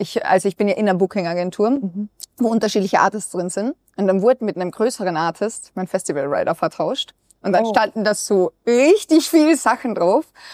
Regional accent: Austria; ich bin ja aus Österreich.

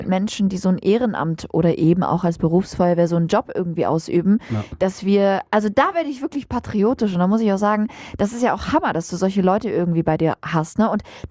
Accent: Lower Saxony, Germany; als arabische Frau war das für mich nicht so ein krasser Kulturschock. Als Ostfriesin war das ein Kulturschock für mich, dieses ganze Schützenwesen. Und jetzt ehre ich das irgendwie sehr, weil ich ja aus einer Stadt komme, wo das Schützenwesen ganz groß ist.

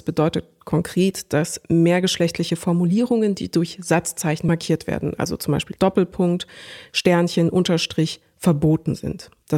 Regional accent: Munich, Bavaria, Germany; ich als Münchnerin

